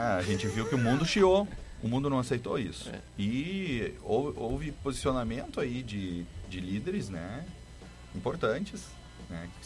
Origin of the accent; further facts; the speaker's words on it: Brazil; E ao mesmo tempo eu percebia que certos conhecimentos os meus colegas portugueses não tinham e eu como brasileiro conseguia suprir, né, durante a aula, durante o desenvolvimento dos projetos, enfim.